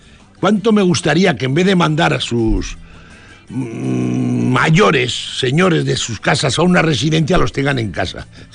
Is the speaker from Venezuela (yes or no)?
no; Artziniega, Basque Country, Spain; En Amárita, no, yo nací en Arceniega.